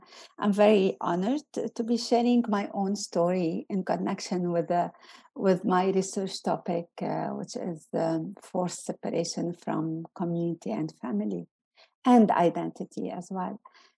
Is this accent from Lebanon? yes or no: yes; Lebanon; now in Canada; I come from Lebanon, and it's hard for me to say I'm Lebanese because this identity is loaded with the colonial history, being colonized myself, like the country, for long years.